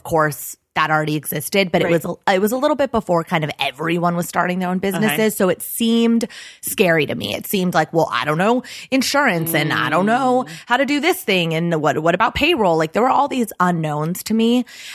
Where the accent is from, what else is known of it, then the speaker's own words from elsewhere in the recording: Los Angeles, California, United States; So growing up in Los Angeles, I didn't know how many jobs existed.